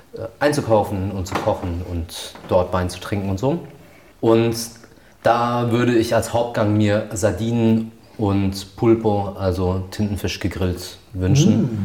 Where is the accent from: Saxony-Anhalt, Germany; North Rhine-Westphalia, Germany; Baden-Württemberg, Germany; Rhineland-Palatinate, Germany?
Rhineland-Palatinate, Germany; Gibt es manchmal bei uns in der Pfalz so einen kleinen Vorspeisenteller mit Pfälzer Spezialitäten.